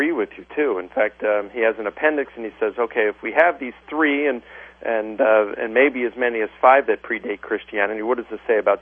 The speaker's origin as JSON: {"language": "English", "town": "Baltimore", "region": "Maryland", "country": "United States", "said": "I'm from Baltimore. Just change it to Baltimore."}